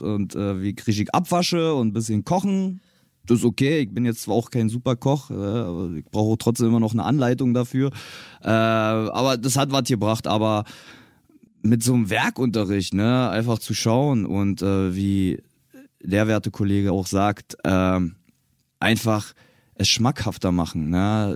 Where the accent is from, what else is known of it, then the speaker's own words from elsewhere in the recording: Berlin, Germany; Berlin ist meine Heimat. Ich bin aufgewachsen in Berlin-Reinickendorf, Wedding, Pankow.